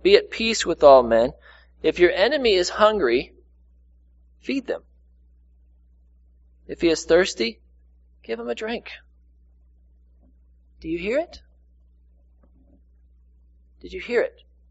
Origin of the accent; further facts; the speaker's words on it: St. Louis, Missouri, United States; now in Kansas City, United States; I am from St. Louis. I don't know if you could tell with my family joining today. They didn't have to travel nearly as far as I did from Kansas City.